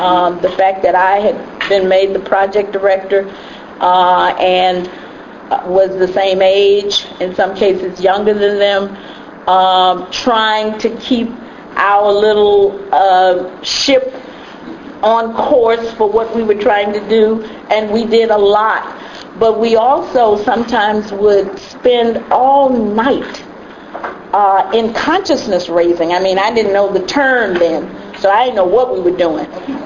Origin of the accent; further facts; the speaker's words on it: the South, United States; Now, you know, because I'm from the South, I really didn't know about Malcolm